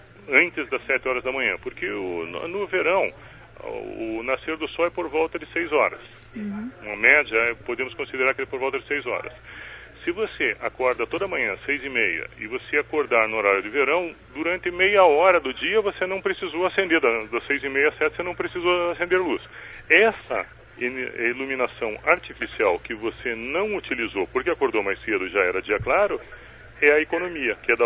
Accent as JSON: {"language": "Portuguese", "country": "Brazil", "tie": "born or raised there", "said": "Eu cresci num Brasil que era de geração hidráulica mais de 90%."}